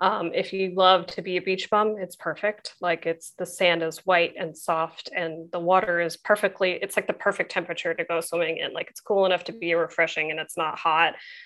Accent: Texas, United States; I am from Texas. So obviously get a lot of good food in Texas, you know, Tex-Mex, home of Tex-Mex.

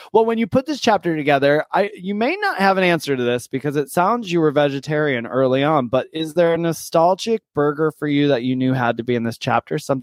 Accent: Michigan, United States; So I'm from Michigan originally, and I feel like it might have just been there

